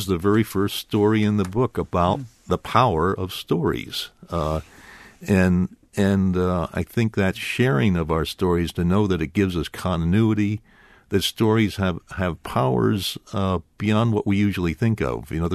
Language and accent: English; Pennsylvania, United States; moved away as an adult; now in Wisconsin, United States; I'm not a Wisconsin native. I came here from Pennsylvania about 30 years ago.